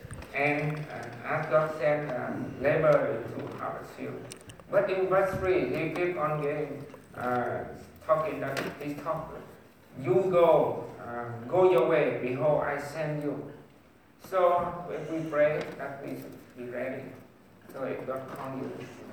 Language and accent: English; Vietnam; And in Vietnam, the one who brought the gospel to Vietnam, in my hometown.